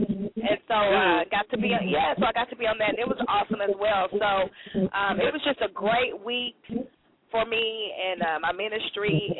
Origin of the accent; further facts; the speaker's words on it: Nashville, Tennessee, United States; Okay, as you said … I am from Nashville.